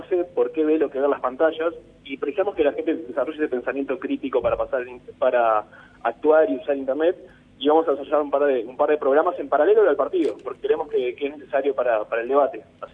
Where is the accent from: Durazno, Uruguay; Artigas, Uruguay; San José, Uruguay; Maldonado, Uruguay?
Durazno, Uruguay; en mi caso más soy del interior, soy de Durazno